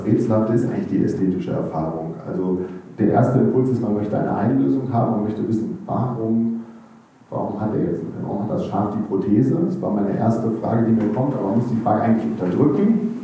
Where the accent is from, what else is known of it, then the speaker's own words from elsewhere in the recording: Hanover, Lower Saxony, Germany; Ich komme aus Hannover, da war das so, da macht man sich ein rotes Sofa so zwischen die Stahlrohre.